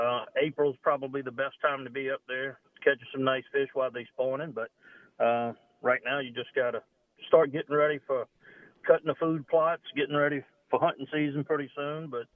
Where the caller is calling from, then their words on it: Louisiana, United States; I'm calling from home, Louisiana, Don.